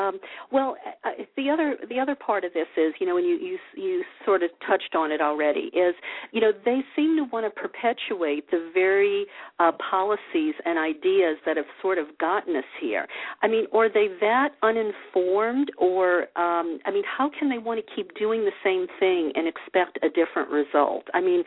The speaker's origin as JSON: {"language": "English", "region": "the South", "country": "United States", "moved": "yes", "said": "I'm from the South. I remember what that racism was like. I mean, fortunately, you know, I haven't lived there for 25 years"}